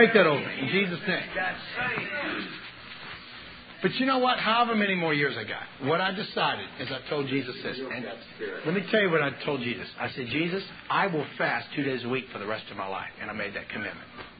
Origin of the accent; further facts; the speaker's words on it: United States; I'm an American. I'm a wimp.